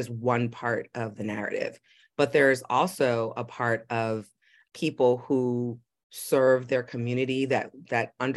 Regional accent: New York City, New York, United States; I'm from New York City. So there's built in just culture at every turn of, I grew up in Manhattan. I took the train to school, right?

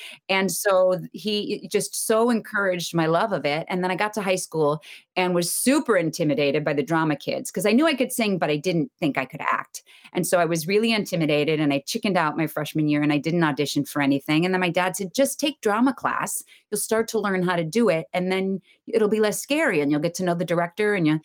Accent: Massachusetts, United States; I grew up outside of Boston, so actually everybody knew who

